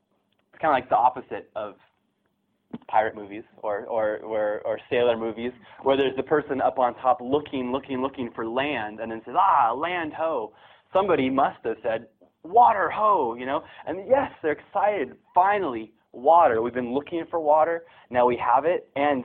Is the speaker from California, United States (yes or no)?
yes; California, United States; I grew up in California, right next to the Mexican border